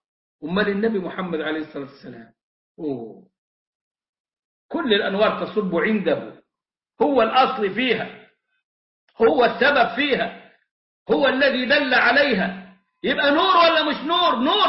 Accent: Egypt; عندنا كمصريين يجامل بعضنا بعضا بلفظ النور هذا

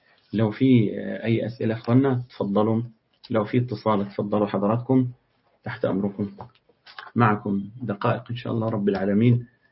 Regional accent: Egypt; فالمعنى العرفي الكلمة يخليك مثلا عندنا في مصر، تمام، هي يعني ربنا يبقيك مش ربنا يخدك

